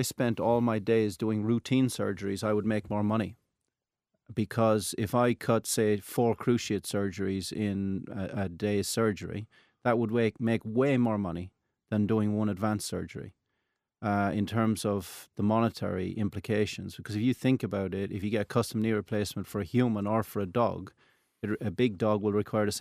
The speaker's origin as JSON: {"language": "English", "country": "Ireland", "tie": "born or raised there", "said": "So the era when I grew up in Ireland and was out all night calving cows and lambing sheep may still be the case in rural parts"}